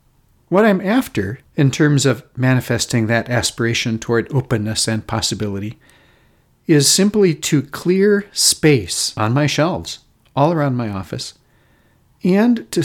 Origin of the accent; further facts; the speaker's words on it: Litchfield, Minnesota, United States; Stories from my hometown newspaper, the Litchfield Independent Review, about me that my mom had clipped out and saved.